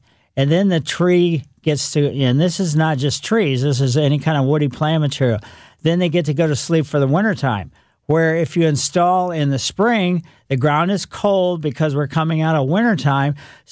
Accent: Ellisville, Missouri, United States; And, you know, I grew up in Ellisville. We had a lot of cicadas over the years.

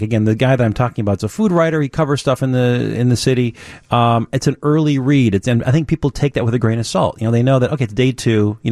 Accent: Minnesota, United States; moved away as an adult; now in Chicago, United States

